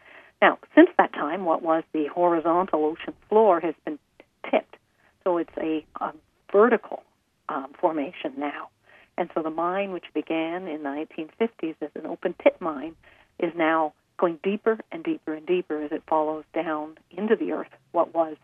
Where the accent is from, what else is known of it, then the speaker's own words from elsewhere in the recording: Canada; I'm a Canadian, and when I was doing graduate research here back about 20 years ago